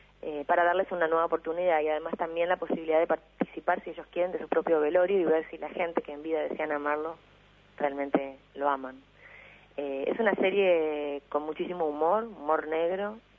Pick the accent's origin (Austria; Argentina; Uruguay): Uruguay; bueno, yo, que soy uruguaya